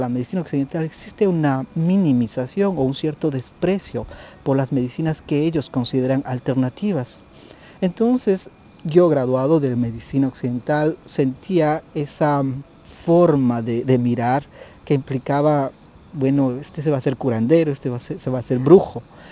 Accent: Ecuador; en mi país, en Ecuador específicamente

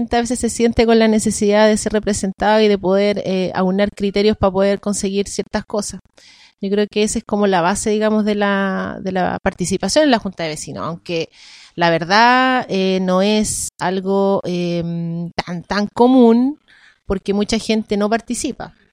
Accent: Valparaíso, Chile; presidenta de mi junta de vecinos, acá del Cerro Delicia, en Valparaíso, Barrio Higgin, y soy nacida y criada en Valparaíso. Toda mi vida he vivido acá, toda mi vida he vivido en ese cerro.

